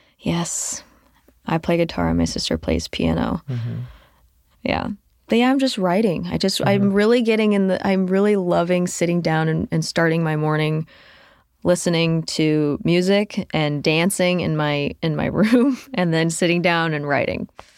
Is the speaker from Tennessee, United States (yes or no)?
no; Texas, United States; my dad used to play it growing up in Texas, and it would just be on in the car